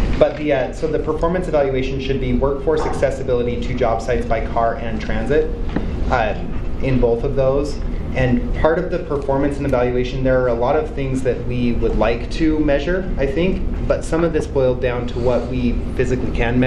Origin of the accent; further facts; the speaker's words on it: Utah, United States; I grew up in Davis County, went to the University of Utah at a time when it was only the 470 bus